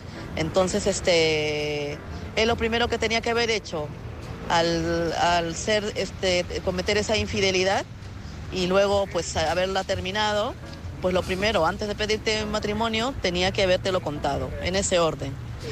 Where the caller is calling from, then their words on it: Madrid, Community of Madrid, Spain; de Madrid.